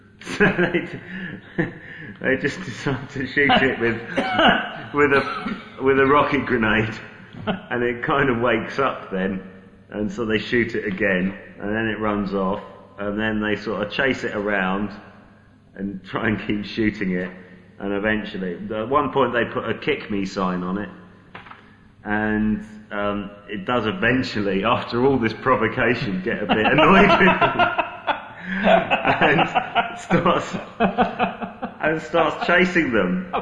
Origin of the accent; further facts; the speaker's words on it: England, United Kingdom; I'm just never going to get as an English as an Englishman.